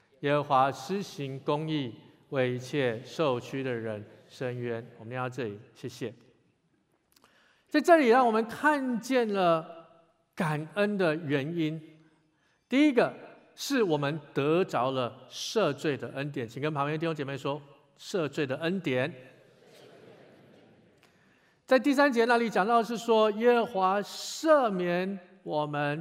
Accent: China; 我们中国人常会说一句话

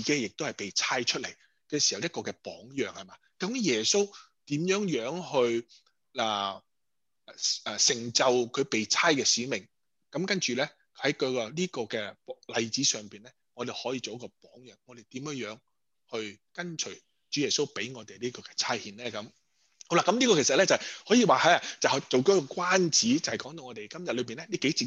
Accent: Guangdong, China; 有时我哋广东人一句说话就是妹仔大过主人婆

